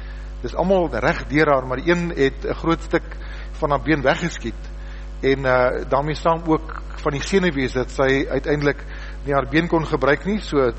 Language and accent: Afrikaans; Northern Cape, South Africa; Ons kom van die Noordkaap af